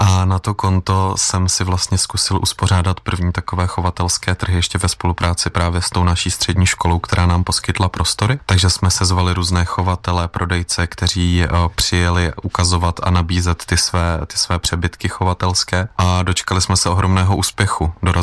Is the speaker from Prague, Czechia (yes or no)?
no; Chodov, Karlovy Vary Region, Czechia; Ano, jsem tady z Karlovarského kraje v Chodově, jsem vyrůstal.